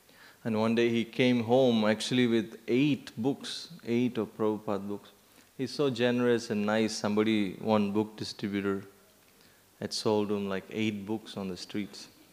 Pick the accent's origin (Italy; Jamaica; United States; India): India; Tamil Nadu; moved away as an adult; also born or lived in New Zealand; I'm originally from South India, Tamil Nadu. I moved to New Zealand and I was studying there.